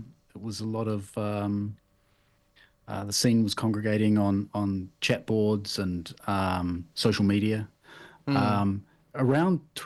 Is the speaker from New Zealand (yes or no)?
yes; Waikanae, Wellington, New Zealand; I grew up in Waikanae, Parapara, Umu.